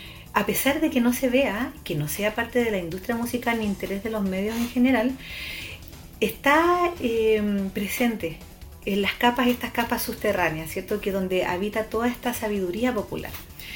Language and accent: Spanish; Santiago, Santiago Metropolitan Region, Chile; y ahí yo conozco esto siendo santiaguina, ¿cierto?, porque esto está más relacionado a las zonas campesinas